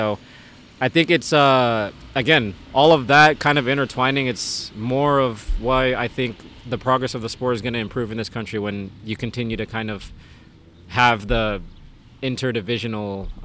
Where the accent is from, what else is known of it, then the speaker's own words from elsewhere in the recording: Dallas, Texas, United States; this is going to sound bad because I'm from Dallas, and obviously Austin and Dallas is a rivalry there.